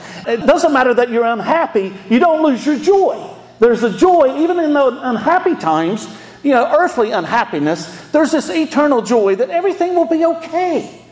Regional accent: North Carolina, United States; I'm from North Carolina.

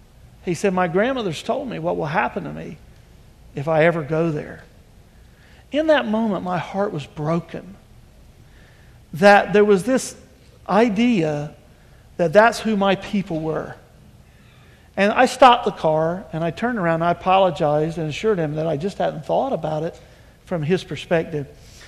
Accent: North Carolina, United States; But I was raised in North Carolina on the East Coast in a very segregated county.

